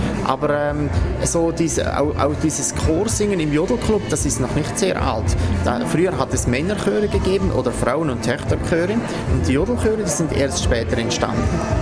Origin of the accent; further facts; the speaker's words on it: Appenzell, Switzerland; Bei uns in Appenzell kommt das in unserer Musik jetzt eher wenig vor.